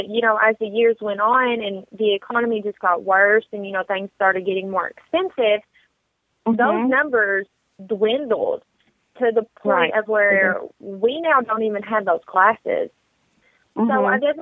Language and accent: English; Kentucky, United States; you know, I'm from Kentucky. Obviously, you can tell by my accent. A lot of our listeners, if they're repeating listeners, obviously you all know that I am from Kentucky.